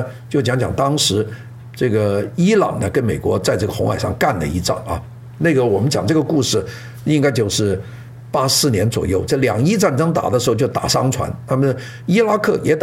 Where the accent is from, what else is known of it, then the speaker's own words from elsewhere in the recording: Guangdong, China; 我们广东人